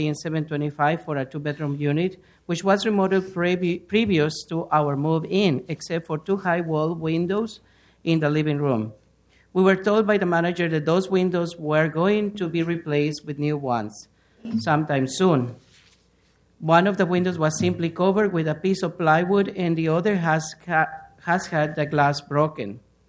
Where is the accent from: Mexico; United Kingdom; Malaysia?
Mexico; Chihuahua; moved away as an adult; now in Portland, United States; I am from Chihuahua, Mexico, immigrant to this city for 17 years.